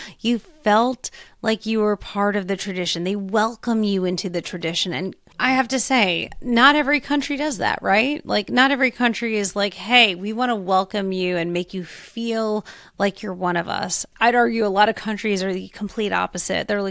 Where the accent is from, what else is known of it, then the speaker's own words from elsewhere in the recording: New York, United States; I'm a New Yorker and I can read BS a mile away.